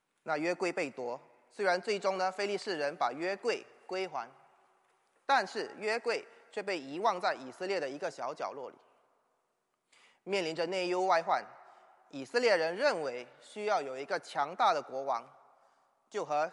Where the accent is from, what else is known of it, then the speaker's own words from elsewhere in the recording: Singapore; 那我来自新加坡，同样的，新加坡在今年年底九月也会进行投票